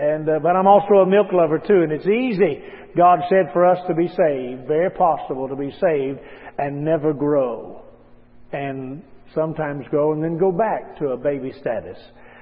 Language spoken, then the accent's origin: English; West Virginia, United States; I'm from West Virginia. I heard somebody else from West Virginia.